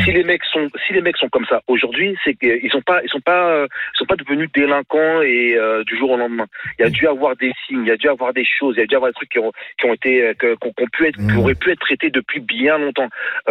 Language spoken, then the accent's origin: French; Île-de-France, France; Moi, je suis du Val d'Oise. J'habite dans la région. Enfin, j'habite dans la région. Je connais Taverny, je connais tout ça.